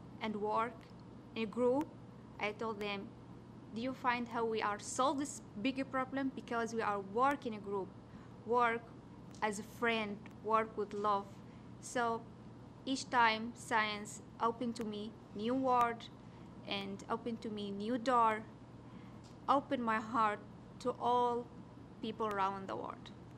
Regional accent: Iraq; English is a second language; when I grew up in Iraq, I found that science make me life, and science is way to peace.

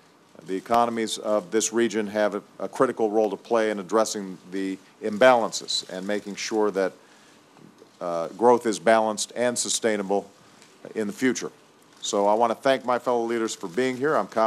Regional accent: Hawaii, United States; I'm particularly pleased that we're meeting in my home state of Hawaii

